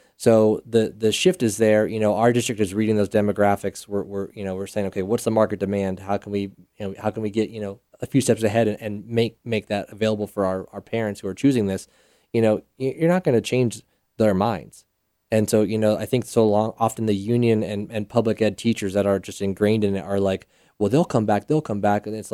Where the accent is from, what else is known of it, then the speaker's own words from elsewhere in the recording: Colorado Springs, Colorado, United States; Born and raised here in Colorado Springs. I grew up in the Village 7 area. I own a house by UCCS in the Cragmore neighborhood, and taught. I graduated from D11 schools.